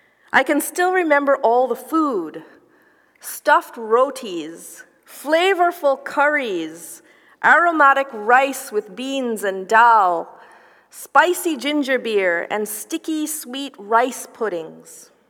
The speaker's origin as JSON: {"language": "English", "town": "Guelph", "region": "Ontario", "country": "Canada", "tie": "born or raised there", "said": "I come from a culture where hospitality is everything. Growing up in Guelph, Ontario, almost every weekend, my parents were either hosting a great big Trinidadian get-together with West Indian friends and family from Toronto"}